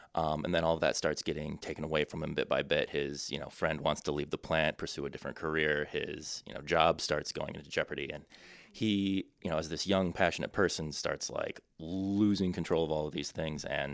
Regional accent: Michigan, United States; at least that I was raised in West Michigan, in this play.

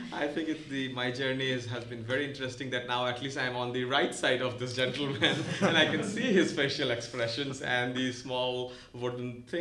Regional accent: Patna, Bihar, India; Well, I grew up in India, in a small city called Patna.

